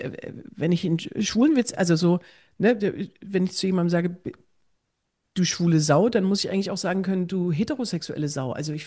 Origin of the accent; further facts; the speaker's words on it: East Germany, Germany; Ich komme aus der DDR